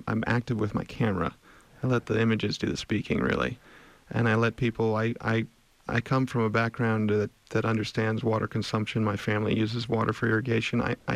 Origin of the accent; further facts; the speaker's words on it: Colorado, United States; Yeah, I grew up in Colorado. I'm a native.